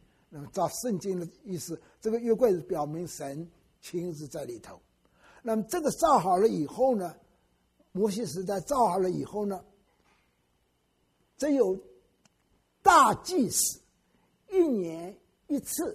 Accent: China; 新约很好记，神给我们中国人特别，39、27嘛，你记住这样子。

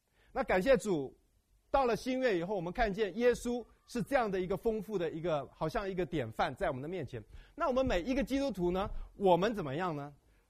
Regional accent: Taiwan; 我就觉得说我们台湾人，台湾或者是中国大陆一样

